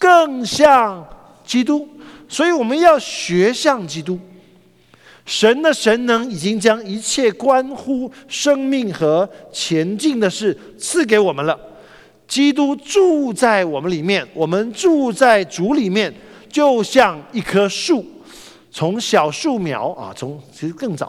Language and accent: Chinese; China; 就是我们中国人讲话的时候，